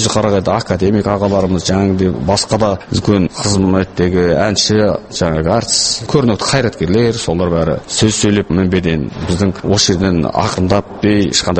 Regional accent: East Kazakhstan Region, Kazakhstan; Біздің өзімнің негізінде Шығыс Қазақстанда өсіп туып өскендіктен, ол жақта орыс азаматтар көпті

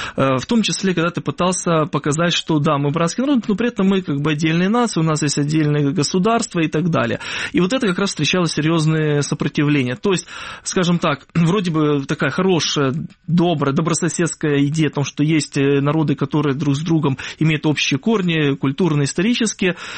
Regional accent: Kherson, Kherson Oblast, Ukraine; born there; несмотря на то, что я родился в Херсоне, у меня русскоязычная семья, однако, я считал себя украинцем.

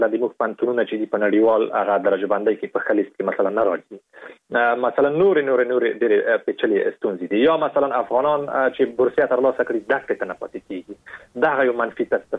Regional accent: Afghanistan; په دې باندې مې لیکلي وو چې زه د افغانستان یم

